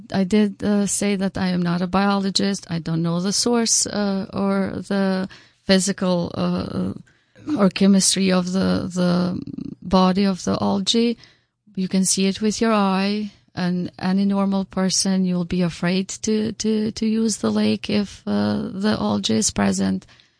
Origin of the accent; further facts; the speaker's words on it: Albania; now in Lake Huntington, United States; originally I'm from Albania, so I was not born in Lake Huntington, but I have been living in Lake Huntington, New York for the last 2 decades.